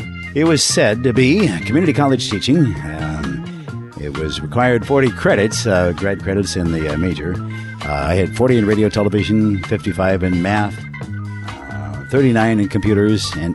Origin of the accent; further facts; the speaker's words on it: Lamoille, Illinois, United States; But yeah, in Illinois, 100 miles west-southwest of Chicago, big town of 500 population, Lamoille.